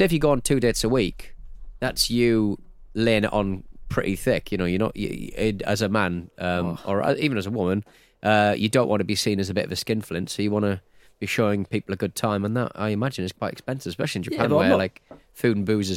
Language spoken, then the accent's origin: English; United Kingdom; I'm very British